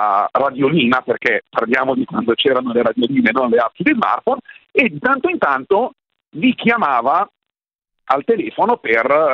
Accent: Milan, Lombardy, Italy; now in Colico, Italy; io sono nato e cresciuto a Milano, adesso vivo in cima al lago di Como, a Colico.

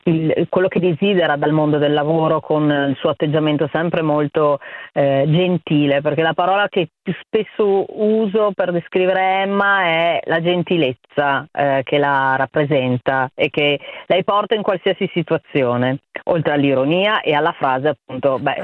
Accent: Verona, Veneto, Italy; io, essendo veronese, tutte le volte che scendo a Roma la guardo con gli occhi dell'innamorata

